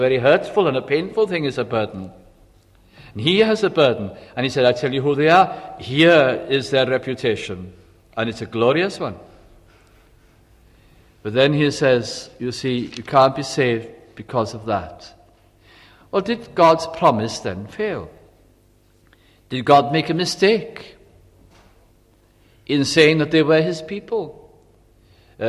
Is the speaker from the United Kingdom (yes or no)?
yes; Wales, United Kingdom; Imagine if we as Welsh people or English people, as the case might be, would be able to say, the Ten Commandments came to us.